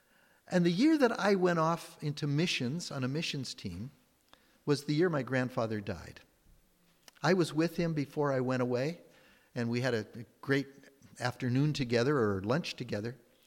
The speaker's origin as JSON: {"language": "English", "town": "Victoria", "region": "British Columbia", "country": "Canada", "tie": "born or raised there", "said": "we come back to Victoria, which was my hometown, involved there."}